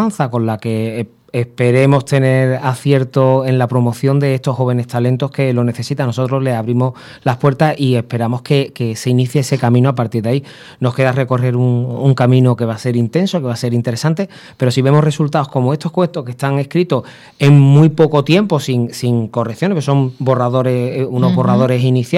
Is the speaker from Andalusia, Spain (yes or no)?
yes; Huelva, Andalusia, Spain; Había una necesidad de hacer teatro en mi tierra, allí en Huelva